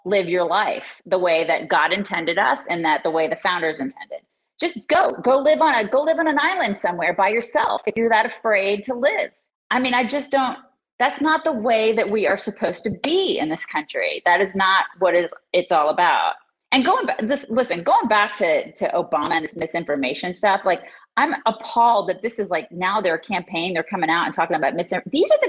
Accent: United States; I'm an American. And I believe in freedom.

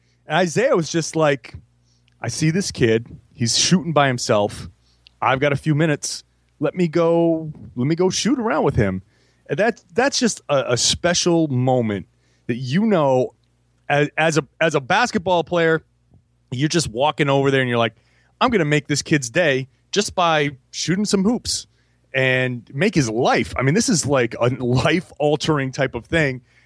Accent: Pawtucket, Rhode Island, United States; The closest I ever got was because I grew up in Pawtucket, Rhode Island, and we had the Pawtucket Red Sox.

